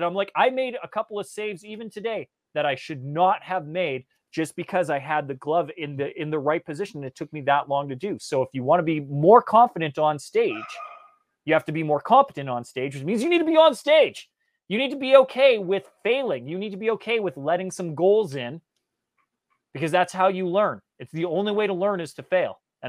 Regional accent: Canada; I grew up in Canada, so I'm an ice hockey player

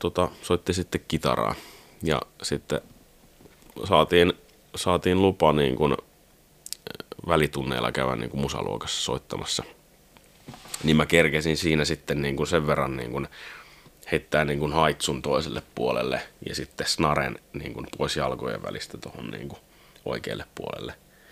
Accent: Karstula, Central Finland, Finland; No mä oon Karstulasta kotoisin. Se oli semmoinen, se on tuolla niin kuin, mitä se niin kuin Jyväskylästä Luoteeseen 100 kilsaa. Semmoinen 5000 asukkaan kunta.

